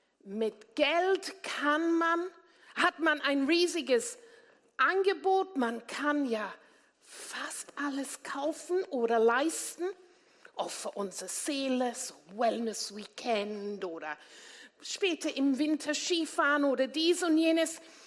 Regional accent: England, United Kingdom; German is a second language; now in Austria; Die mich nicht kennen, merken, mein Akzent ist absolut nicht österreichisch. Ich bin geborene Engländerin, aber wohne hier seit 39 Jahren.

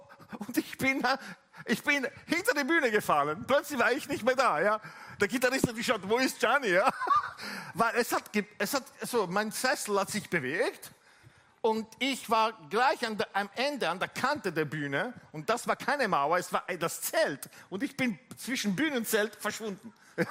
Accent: Italy; German is a second language; Ich komme aus Italien

